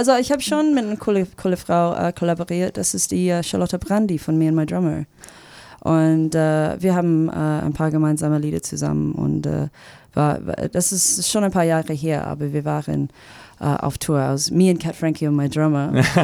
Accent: Australia; German is a second language; Ich komme aus Australien und in Australien ist

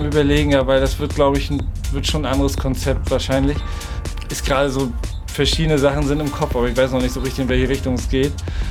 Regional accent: Rostock, Mecklenburg-Vorpommern, Germany; Ein guter Freund von mir, auch ein gebürtiger Rostocker

